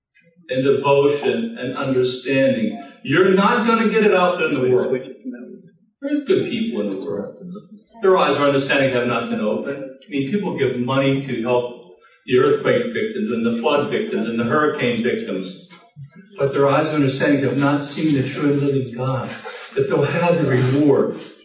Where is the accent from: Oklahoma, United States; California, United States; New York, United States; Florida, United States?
Florida, United States; You know, I come from Florida, as I said.